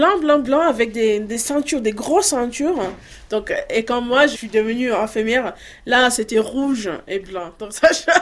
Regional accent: Soweto, Gauteng, South Africa; Parce qu'en fait, quand on a grandi à Soweto, c'est pas quelque chose qu'on peut enlever.

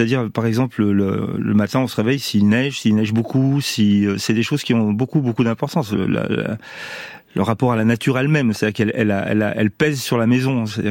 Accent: Grenoble, Auvergne-Rhône-Alpes, France; je suis montagnard, mais je suis de Grenoble

